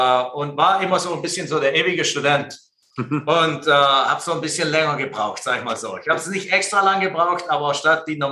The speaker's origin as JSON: {"language": "German", "country": "Germany", "moved": "yes", "said": "ich hatte immer Heimweh und habe immer mich gedacht, Deutschland ist mein Heimatland"}